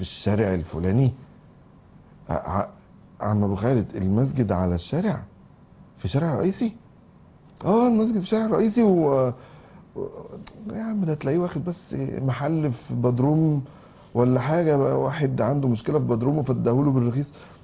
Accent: Egypt; إحنا عندنا في مصر مثل بنقوله

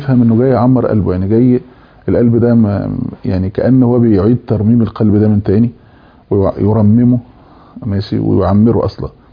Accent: Egypt; انا في رايي مثلا يعني احنا عندنا في مصر العربيه

